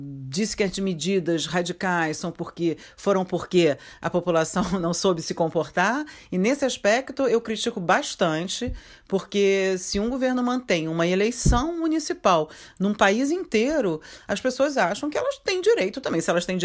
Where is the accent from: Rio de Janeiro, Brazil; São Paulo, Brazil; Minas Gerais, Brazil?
Rio de Janeiro, Brazil; Eu sou carioca, seria o Rio sem botequim